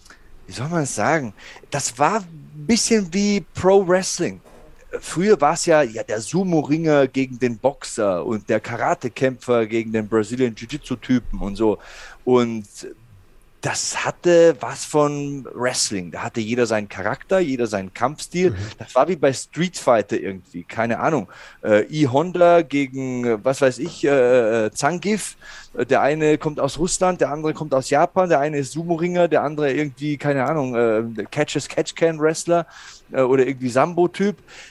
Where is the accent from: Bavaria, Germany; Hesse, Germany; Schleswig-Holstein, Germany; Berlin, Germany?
Bavaria, Germany; Passau; now in Munich, Germany; Ja, bei uns in Passau gab es einen Boxverein, aber das war's.